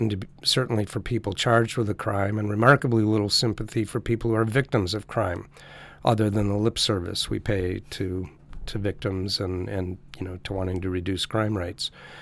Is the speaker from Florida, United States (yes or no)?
no; Milwaukee, Wisconsin, United States; I was born in Milwaukee, Wisconsin, and lived there until I went off to college.